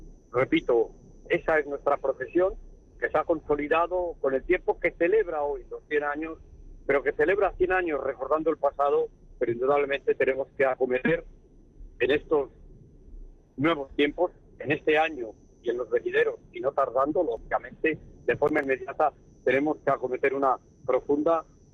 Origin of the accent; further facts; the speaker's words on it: Salamanca, Castile and León, Spain; estoy mucho en Madrid, pero mi ciudad de nacimiento y mi ciudad a la que me debo es Salamanca.